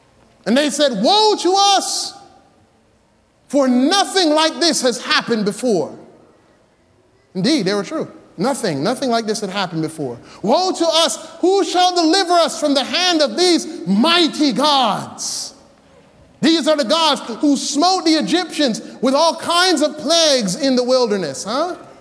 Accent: Tampa, Florida, United States; I'm a Buccaneers fan. I grew up in Tampa Bay area

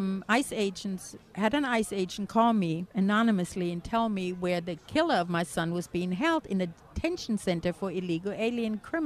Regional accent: Germany; now in United States; I came from Germany. And guess what? I came through the front door the legal way.

